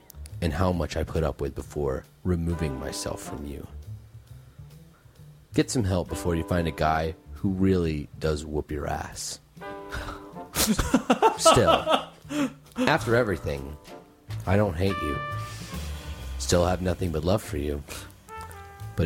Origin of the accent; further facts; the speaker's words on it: Nacogdoches, Texas, United States; Y'all, I'm from East Texas. I'm from Nacogdoches.